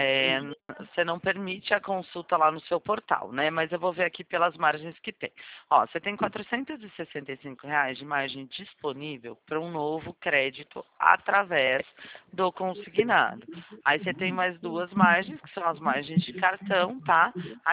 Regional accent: Limeira, São Paulo, Brazil; Eu sou de Limeira.

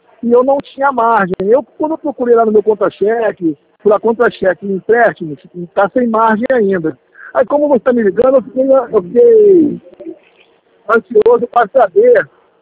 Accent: Rio de Janeiro, Brazil; eu sou do Rio de Janeiro.

